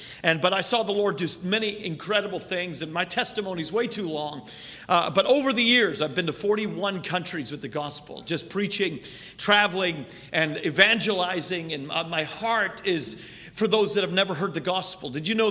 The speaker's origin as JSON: {"language": "English", "town": "Fort McMurray", "region": "Alberta", "country": "Canada", "tie": "born or raised there", "also_born_or_lived": "Newfoundland", "lives_now": "United States", "said": "I was born and raised in Canada. I'm a U.S. citizen, thank God, today. But I was born on the east coast of Canada in an island called Newfoundland, and I was raised in Alberta, as far north"}